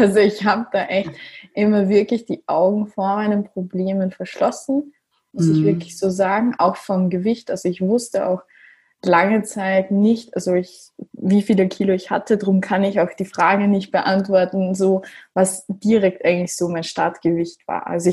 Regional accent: Styria, Austria; ich bin aus Österreich, genauer gesagt eben aus der Steiermark, und ja, bin 23 Jahre alt

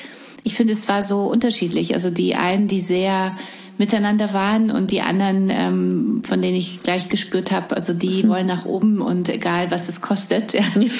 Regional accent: Poland; Also ich komme aus Polen.

